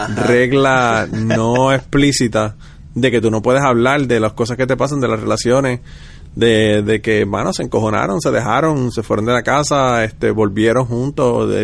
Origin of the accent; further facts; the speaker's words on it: Puerto Rico; yo creo que es un problema en nuestra idiosincrasia como boricuas